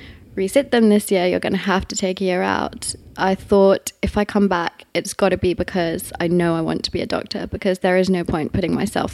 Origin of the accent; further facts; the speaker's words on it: Highgate, London, United Kingdom; Yep, so I'm based in Chelsea. I've been around West London for a while. But I grew up in Highgate.